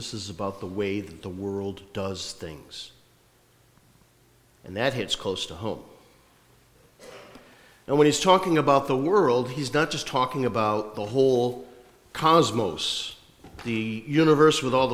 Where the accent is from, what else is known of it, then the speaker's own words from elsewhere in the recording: Meriden, Connecticut, United States; You could probably think of places in Connecticut you might say that about, including my hometown. Can anything good come out of Meriden?